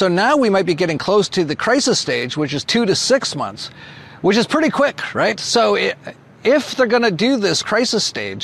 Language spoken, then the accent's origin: English; Edmonton, Alberta, Canada; I'm also from Edmonton, Canada